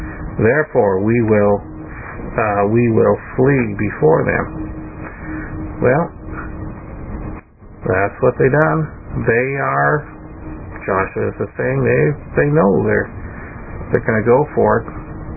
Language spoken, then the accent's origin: English; Canada; I can say that as a Canadian, that the state of the country changed in 1759